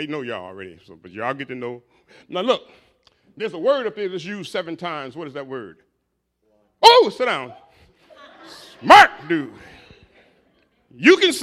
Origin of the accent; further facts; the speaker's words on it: Detroit, Michigan, United States; Now, I was raised in Detroit, Michigan, born in 1949 on the ghettos of Detroit over there. And I went to the Catholic Church